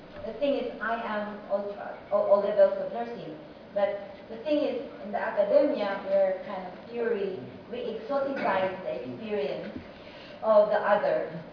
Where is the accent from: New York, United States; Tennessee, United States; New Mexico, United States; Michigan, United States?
New York, United States; New York City; I'm from New York City.